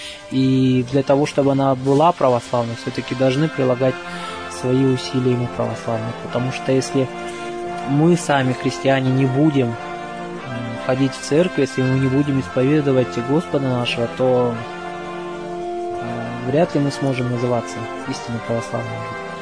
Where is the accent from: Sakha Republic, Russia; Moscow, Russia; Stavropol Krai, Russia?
Sakha Republic, Russia; я не просто якут, я православный человек в первую очередь